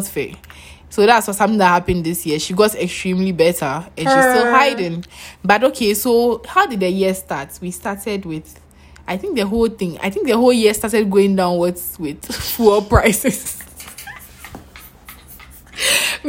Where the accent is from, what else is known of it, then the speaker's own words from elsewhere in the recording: Ghana; Then from there, we got used to it. As Ghanaian as we are.